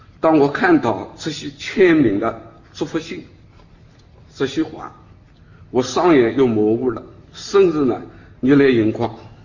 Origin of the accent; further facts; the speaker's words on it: Shaoxing, Zhejiang, China; 因为呢我是13岁呢这个学徒打这个西伯，我是绍兴人